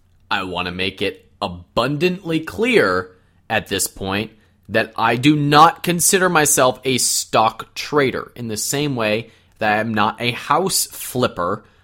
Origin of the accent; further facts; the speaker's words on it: Cleveland, Ohio, United States; I bought a restaurant in my hometown of Cleveland, Ohio.